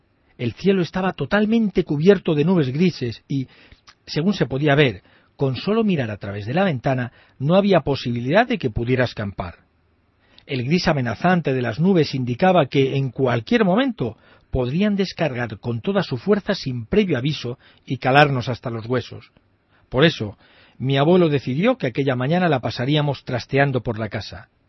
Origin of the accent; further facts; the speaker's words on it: Puente Albuy, Castile and León, Spain; born there; nací en Puente Albuy, un pueblecito de León